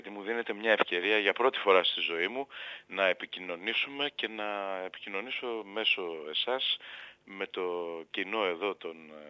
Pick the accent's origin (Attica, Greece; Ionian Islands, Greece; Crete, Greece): Attica, Greece; Athens; Η καταγωγή μου είναι ο πατέρας μου από την Κεφαλονιά και η μητέρα μου από την Ικαρία. Εγώ γεννήθηκα στην Αθήνα και μεγάλωσα.